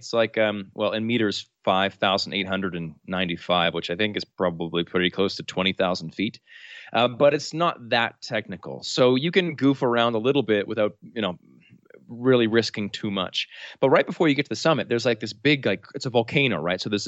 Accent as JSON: {"language": "English", "region": "New Brunswick", "country": "Canada", "tie": "born or raised there", "said": "I'm Canadian, from the province of New Brunswick, which is right above Maine in Canada."}